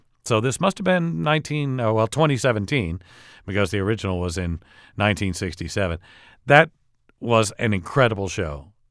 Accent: Oklahoma City, Oklahoma, United States; also born or lived in North Dakota; Oklahoma City, originally, yes, that's my hometown. But when I came here, I actually came here from North Dakota in Bismarck, where I'd done the exact same job for 10 years

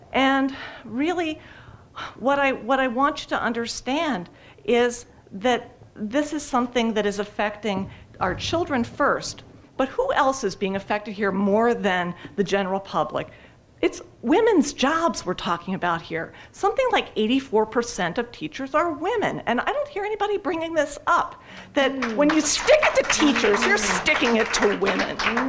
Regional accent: United States; I'm also from Montgomery County.

